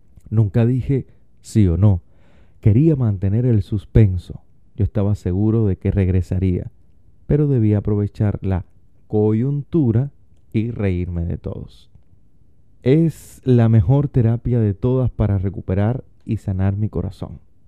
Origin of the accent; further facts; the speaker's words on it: Cuba; moved away; que salí de Cuba y la gente de allá me dice, las cosas en Cuba tú no te imaginas cómo han cambiado